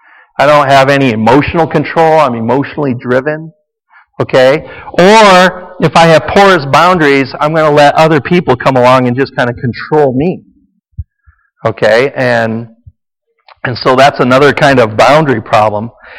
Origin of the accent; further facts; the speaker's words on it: United States; It's an obligation. I'm an American, for crying out loud. I got to eat it.